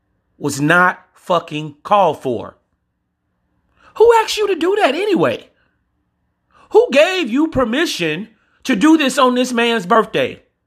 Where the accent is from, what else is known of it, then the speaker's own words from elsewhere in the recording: Louisiana, United States; And then they had the nerves to show my home state, Louisiana.